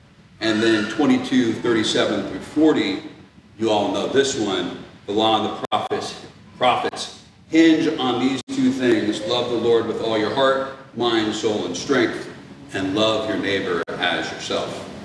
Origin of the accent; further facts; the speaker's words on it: Midwest, United States; I'll never forget growing up in the Midwest.